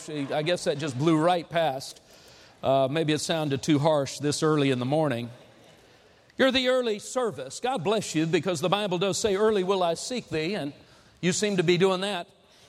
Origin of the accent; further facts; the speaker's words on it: California, United States; moved away as an adult; also born or lived in Texas; now in Arlington, United States; we come from Arlington, Texas. Grew up first in California, actually. Escaped and made it to Texas a number of years back in 1976.